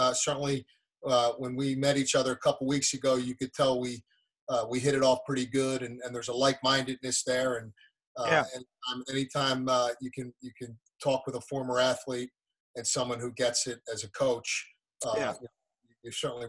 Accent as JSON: {"language": "English", "town": "Philadelphia", "region": "Pennsylvania", "country": "United States", "tie": "born or raised there", "said": "Temple University right here in Philadelphia, my hometown."}